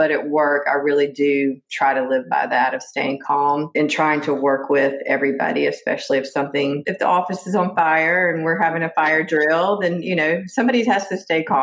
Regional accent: the South, United States; accent: Southern; So I'm in the United States, which you can probably tell with my Southern accent.

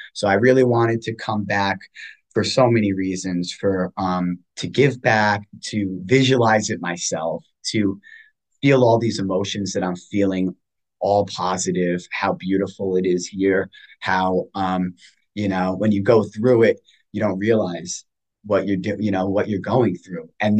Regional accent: New York, United States; I'm a kid from New York.

